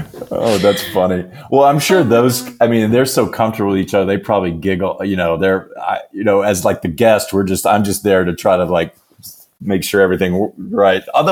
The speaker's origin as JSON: {"language": "English", "region": "Mississippi", "country": "United States", "said": "Mississippi, actually."}